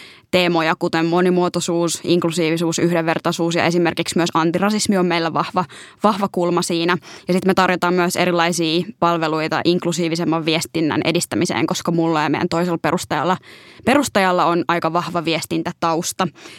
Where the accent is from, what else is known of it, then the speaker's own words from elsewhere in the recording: Tampere, Pirkanmaa, Finland; accent: Tampere dialect; now in Helsinki, Finland; mä oon siis mixed race -identifioituva Tampereella syntynyt. Nyt mä en tiedä, rupeeko mun Tampereen murre tästä paistaa läpi, mutta siis Tampereelta loud and proud kotosin ja Helsingissä nyt noin 4 vuotta asunut, eli mä muutin aika lailla niin kuin maisterivaiheen lopussa sitten tänne